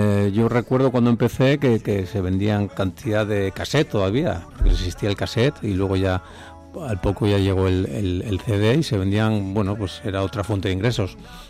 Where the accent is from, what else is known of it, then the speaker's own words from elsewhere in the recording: Cantabria, Spain; soy un hombre que le ha cantado mucho a mi tierra, no solamente a Cantabria